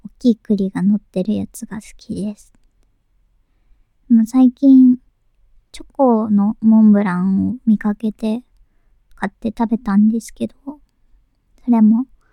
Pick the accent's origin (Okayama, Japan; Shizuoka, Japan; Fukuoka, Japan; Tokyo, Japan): Tokyo, Japan; 出身地は東京都です。ちょっと不便なところ。あまり電車がいっぱいあるわけじゃなくて、ちょっと不便な東京都です。